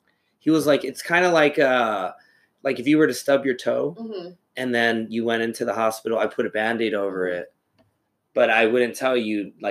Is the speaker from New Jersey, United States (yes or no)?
no; Colorado, United States; My dad had I'm from Colorado. My dad used to own tons of restaurants. I mean, literally, you know, I grew up around a kitchen